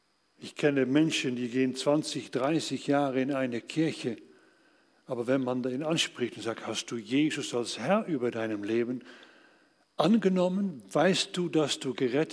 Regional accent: Netherlands; now in Germany; In meiner Heimat Holland haben wir ein ganz anderes Gefühl für Gerechtigkeit als in Deutschland.

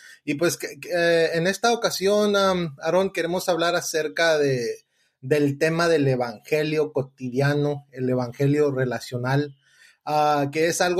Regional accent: New York, United States; Nacimos en el mismo lugar, ahí en Nueva York, y también crecimos en Estados Unidos

